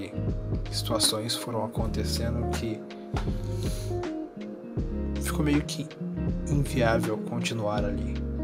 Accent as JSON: {"language": "Portuguese", "region": "Rio de Janeiro", "country": "Brazil", "tie": "born or raised there", "said": "mudei para o Rio de Janeiro, minha terra natal. Eu já morava fazia 10 anos fora e eu mudei para o Rio de Janeiro. Enfim, estou aqui faz 3 meses"}